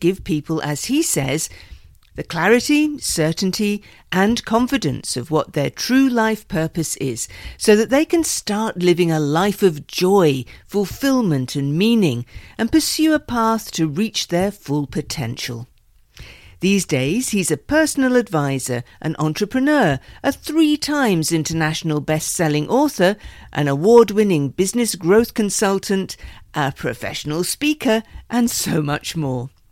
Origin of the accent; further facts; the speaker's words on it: Scotland, United Kingdom; And being a Scot, I understand that significance.